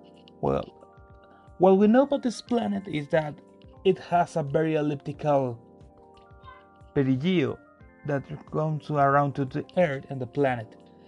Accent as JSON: {"language": "English", "town": "Saltillo", "region": "Coahuila", "country": "Mexico", "second_language": "English", "said": "I'm coming from Mexico, especially by the city of Saltillo, Coahuila. We lie very near of the border"}